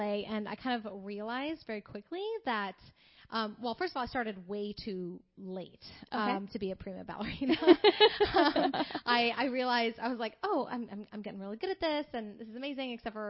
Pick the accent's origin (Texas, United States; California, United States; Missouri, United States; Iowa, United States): California, United States; Santa Cruz; I had growing up in Northern California, I'm from Santa Cruz originally